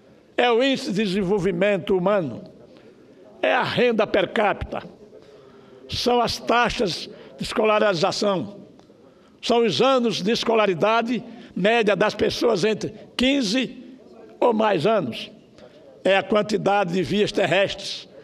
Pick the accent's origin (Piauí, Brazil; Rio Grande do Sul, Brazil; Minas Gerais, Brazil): Piauí, Brazil; faz pena quem conheceu, como nós, nordestino do Piauí